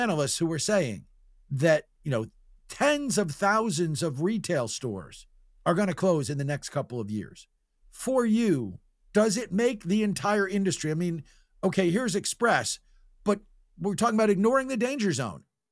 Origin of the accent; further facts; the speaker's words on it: Livingston, New Jersey, United States; I grew up in Livingston, New Jersey, walking distance from the Livingston Mall.